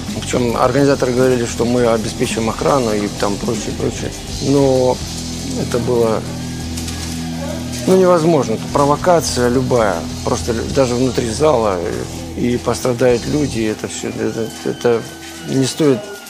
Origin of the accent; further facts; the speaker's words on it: Kharkiv, Kharkiv Oblast, Ukraine; посчитали, что эта группа в моем родном городе не должна выступать.